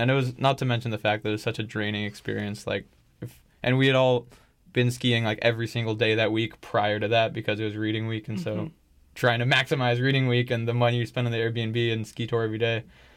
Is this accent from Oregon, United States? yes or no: no; Seattle, Washington, United States; I grew up skiing in Washington. I'm from Seattle, so I grew up skiing Stevens Pass and Baker a lot.